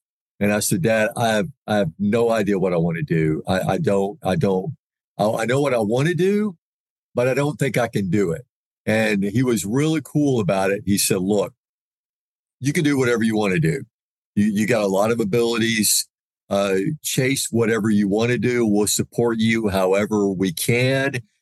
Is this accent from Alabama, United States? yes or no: yes; Birmingham, Alabama, United States; And then I grew up watching sportscasters in the Birmingham market, like, you know, Herb Winches, Ken Lass, Scott Palmer, those guys.